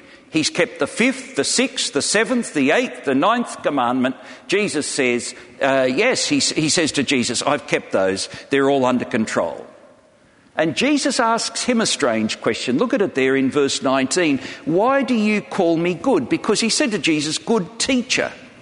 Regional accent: Australia; I call football soccer. I'm an Aussie bloke.

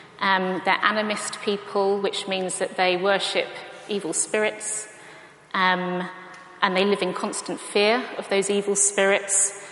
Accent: England, United Kingdom; I come from England.

